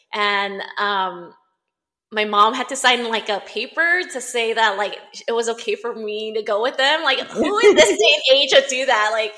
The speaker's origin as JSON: {"language": "English", "town": "Cerritos", "region": "California", "country": "United States", "tie": "born or raised there", "also_born_or_lived": "Huntington Park / Linwood", "lives_now": "La Palma, United States", "said": "I was born in Huntington Park. And lived in Linwood for a few years, and then we moved to Cerritos when they wanted me to start, kindergarten and elementary school."}